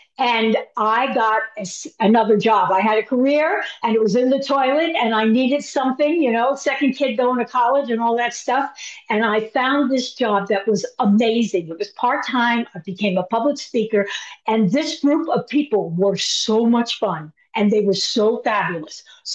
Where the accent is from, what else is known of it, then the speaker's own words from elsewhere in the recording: Long Island, New York, United States; I grew up in Long Island